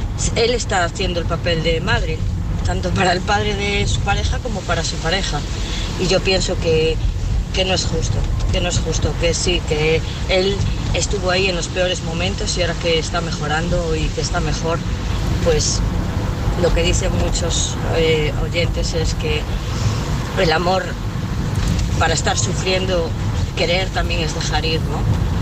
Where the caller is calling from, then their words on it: Pontevedra, Galicia, Spain; soy de Pontevedra.